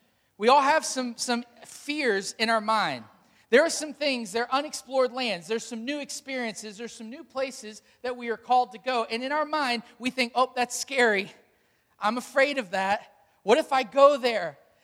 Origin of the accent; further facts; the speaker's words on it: Hampton, Virginia, United States; we're not from Norfolk, we're from Hampton.